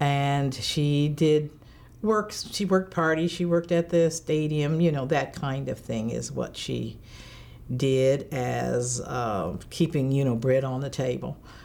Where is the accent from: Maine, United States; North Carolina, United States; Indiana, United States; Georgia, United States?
Indiana, United States; Connersville; now in Ann Arbor, United States; I was born in Connersville, Indiana, and there was my brother that's next to me. He's 18 months younger than I. And we grew up in Connersville until we moved here to Ann Arbor in September of 1941.